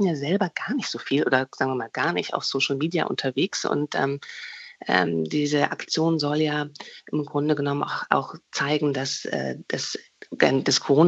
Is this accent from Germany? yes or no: yes; Rhineland, Germany; Ich komme ja auch aus dem Rheinland und bin Köln sehr verbunden